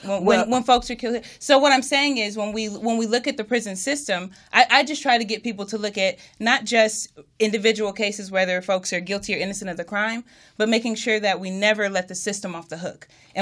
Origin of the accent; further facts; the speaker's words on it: Pomona, California, United States; I'm from Pomona, California, and almost the entire community of folks who knew me showed up.